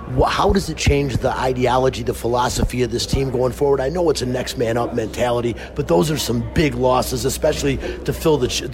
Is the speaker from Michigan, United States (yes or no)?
yes; Michigan, United States; I'm from Michigan like you are, went to Michigan State.